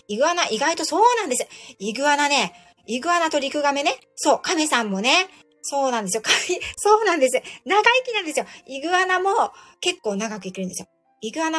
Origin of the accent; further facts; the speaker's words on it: Yokohama, Kanagawa, Japan; 私、横浜なんですけど。